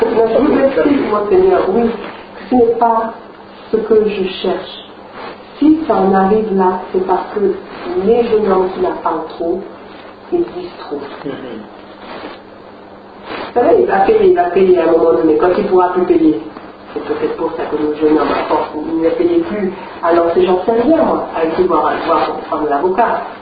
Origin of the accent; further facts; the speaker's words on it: Nice, Provence-Alpes-Côte d'Azur, France; Et je viens vraiment de Nice.